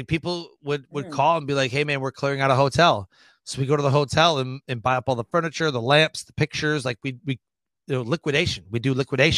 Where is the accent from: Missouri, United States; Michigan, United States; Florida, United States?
Michigan, United States; You know, I grew up in Michigan, so we had all four seasons.